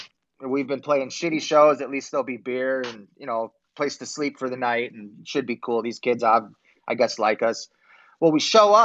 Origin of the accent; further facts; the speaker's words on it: Hanover Park, Illinois, United States; and I was from the suburbs. I grew up in Hanover Park.